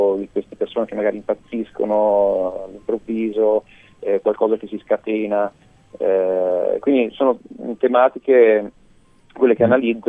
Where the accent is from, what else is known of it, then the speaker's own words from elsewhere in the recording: Verona, Veneto, Italy; io sono originario di Verona, poi mi sposto spesso a Roma, ovviamente per lavoro, ho molti contatti là cinematografici e abito anche a Roma